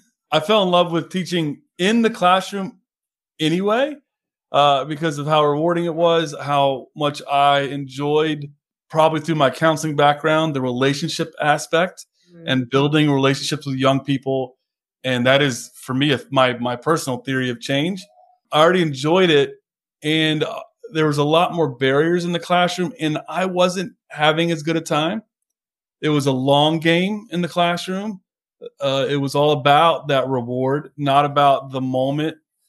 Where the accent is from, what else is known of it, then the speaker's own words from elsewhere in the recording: Waynesboro, Virginia, United States; I'm born and raised in Waynesboro, Virginia, a town I love very, very much.